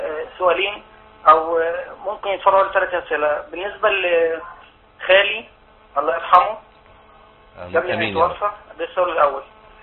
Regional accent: Upper Egypt, Egypt; احنا من الصعيد

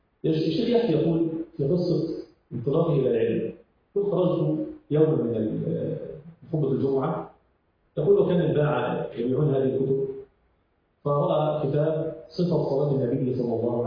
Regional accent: Egypt; كما نقول عندنا هنا، هو عندنا في مصر الإعدادية

